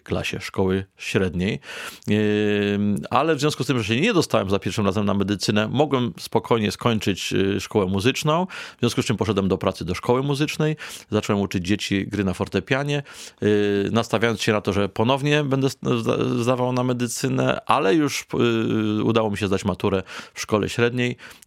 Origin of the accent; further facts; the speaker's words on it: Tarnobrzeg, Subcarpathian Voivodeship, Poland; W miejscowości, w której się urodziłem, w Tarnobrzegu, otworzyli szkołę muzyczną. Akurat miałem wtedy lat 7.